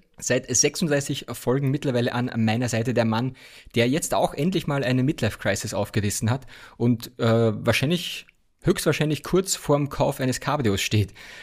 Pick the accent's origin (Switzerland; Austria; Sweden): Austria; Fenstertag, wie es bei uns in Österreich heißt.